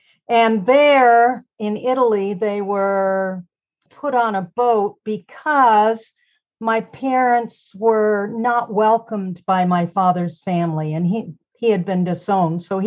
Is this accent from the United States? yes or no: no; Melbourne, Victoria, Australia; So they got to Australia and I was born in Melbourne and I'm one of five children. And from that point on, I lived in Australia.